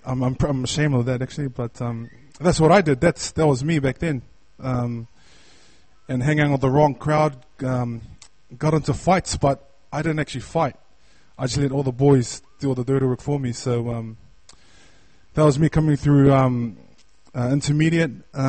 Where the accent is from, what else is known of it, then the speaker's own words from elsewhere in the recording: Otara, Auckland, New Zealand; But I was born and raised in Otara. I have a family of, there's 9 of us kids, plus mum and dad, which makes 11.